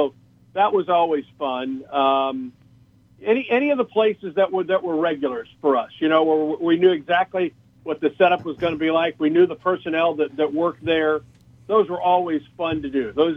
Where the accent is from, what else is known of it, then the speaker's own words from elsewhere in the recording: Missouri, United States; I grew up in near St. Louis listening to Sports Open Line in St. Louis back in the 70s.